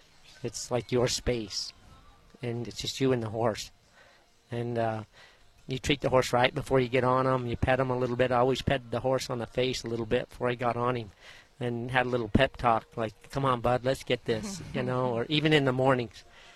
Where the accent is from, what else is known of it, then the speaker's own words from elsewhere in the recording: Pocatello, Idaho, United States; born there; I was born in Pocatello, Idaho, and I worked in a bakery as a kid and washed dishes, raced dirt bikes, drag race cars.